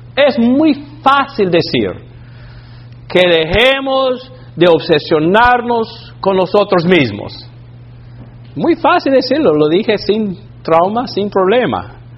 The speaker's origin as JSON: {"language": "Spanish", "region": "Alabama", "country": "United States", "tie": "born or raised there", "second_language": "Spanish", "said": "Cuando me crié en Alabama en los años 1960 y 1970, estoy hablando de mi edad. Estoy confesando mi edad."}